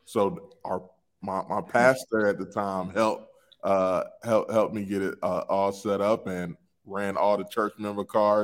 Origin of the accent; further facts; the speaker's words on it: North Carolina, United States; Raised, born and raised in North Carolina.